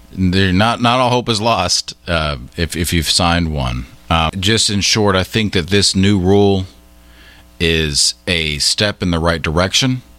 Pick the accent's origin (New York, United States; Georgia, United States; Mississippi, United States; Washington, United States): Georgia, United States; because we're from Georgia and we don't use the word heat register. We use the word vent, heating vent.